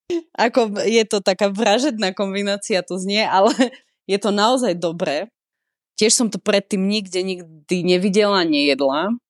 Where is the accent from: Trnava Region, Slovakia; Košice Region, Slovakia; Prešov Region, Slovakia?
Prešov Region, Slovakia; born there; Tým, že ja som rodená Tatranka, tak zase až tak ďaleko som nešla.